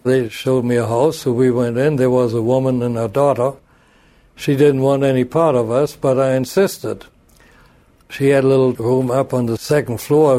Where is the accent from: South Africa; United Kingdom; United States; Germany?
Germany; accent: German; English is a second language; What happened, the Frenchman I talked to noticed my German accent.